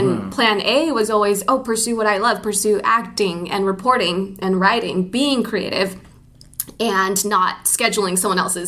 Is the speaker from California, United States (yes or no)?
yes; San Francisco, California, United States; Every summer, we always went. We're from San Francisco. So that would be our family trip.